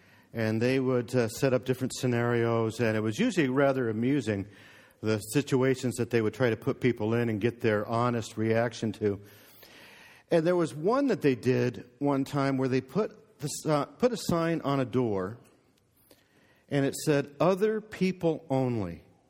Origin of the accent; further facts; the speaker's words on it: Port Colborne, Ontario, Canada; Actually, I'm from Port Colborne. We consider St. Catharines to be a big city.